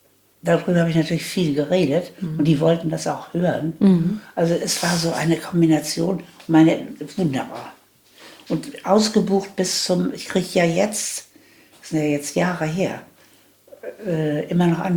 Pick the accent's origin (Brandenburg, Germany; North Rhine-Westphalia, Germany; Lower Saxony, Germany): North Rhine-Westphalia, Germany; Gelsenkirchen; born there; Aber ich wurde 1938 in Gelsenkirchen geboren